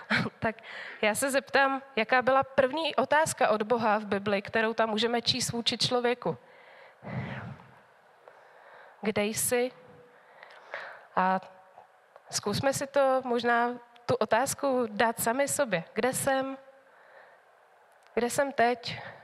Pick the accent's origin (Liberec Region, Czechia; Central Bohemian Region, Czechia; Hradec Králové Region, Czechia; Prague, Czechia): Central Bohemian Region, Czechia; Lysá nad Labem; moved away as an adult; also born or lived in Sacká; Pocházím z Polabí z Lise nad Labem, ale vlastně než jsem letěla do Afriky, tak jsem 14,5 let žila v Sacké.